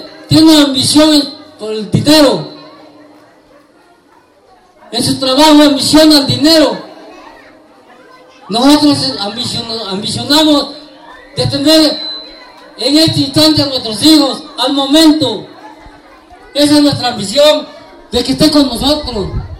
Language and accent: Spanish; Tixtla, Guerrero, Mexico; Yo soy de Tiscla, se los digo. Yo conozco su escuela como la palma de mi mano. Yo me fui a vender gelatinas a los 8 años allá en la escuela. Era mi camino por ahí, de mis siembras con mis padres